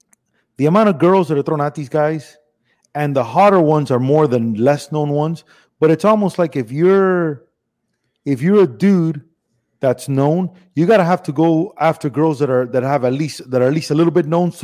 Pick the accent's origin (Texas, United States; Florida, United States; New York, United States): Florida, United States; Miami; Jose Canseco to us, growing up in Miami in the 80s.